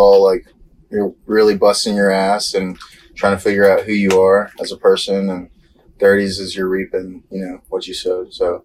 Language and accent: English; Lubbock, Texas, United States; Well, I grew up in Lubbock, Texas, most of my life.